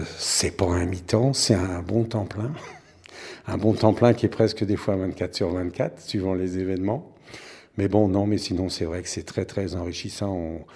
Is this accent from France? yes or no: yes; Centre-Val de Loire, France; also born or lived in Clichy-la-Garenne; Non, je ne suis pas né dans l'Oise, je suis né à Clichy-la-Garenne, à l'hôpital Beaujon. Après, j'ai émigré dans le Berry, dans le centre de la France, dont je suis natif. Mes parents, mes grands-parents. Et puis donc, je suis venu ici en 85.